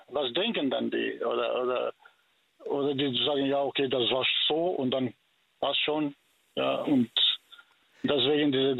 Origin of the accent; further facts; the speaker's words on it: Serbia; German is a second language; wenn ich bin Albaner, aber ich komme aus Serbien.